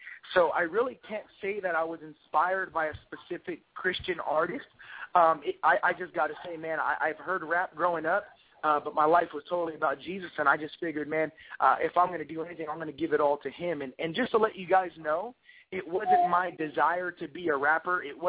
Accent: La Puente, California, United States; actually, I live in Beaumont now, so I'm over here by Palm Springs area, but I grew up in La Puente, California

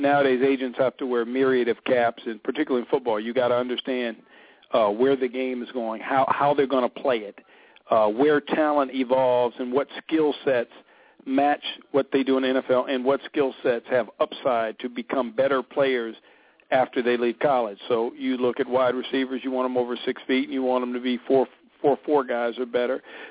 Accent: Cleveland, Ohio, United States; moved away as an adult; Well, I grew up in Cleveland, Ohio, and came out to California and attended San Jose State in undergrad

